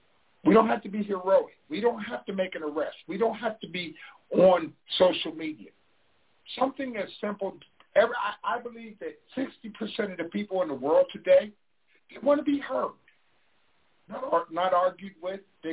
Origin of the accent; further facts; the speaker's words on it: Harrisburg, Pennsylvania, United States; moved away as an adult; also born or lived in Waco, Texas; I grew up in Harrisburg, Pennsylvania, and that's home for me. But at 18, I left Harrisburg. But I spent 27, 28 years in Waco.